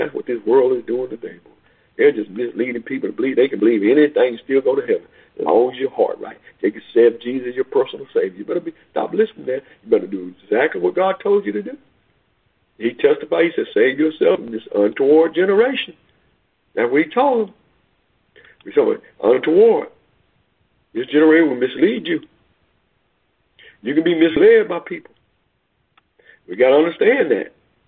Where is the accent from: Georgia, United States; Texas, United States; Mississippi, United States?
Texas, United States; I grew up in the Macedonia Baptist Church in Hill Hill, Texas.